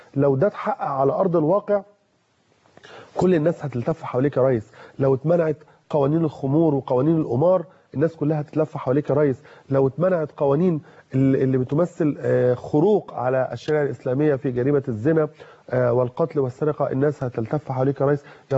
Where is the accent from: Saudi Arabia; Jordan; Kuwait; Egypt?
Egypt; انا مواطن مصري بسيط